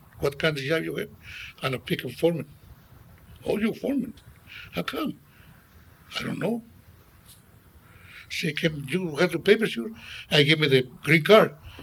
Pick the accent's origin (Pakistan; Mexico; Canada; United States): Mexico; Veracruz; Miguel Alemán was born in my home state.